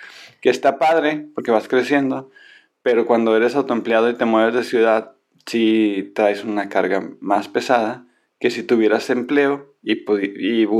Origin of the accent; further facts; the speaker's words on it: Monterrey, Nuevo León, Mexico; now in Baja California, Mexico; cuando me vine de Monterrey, que es una tierra súper fértil para los negocios, y me vine a Baja California, que es un poquito más de más conservadora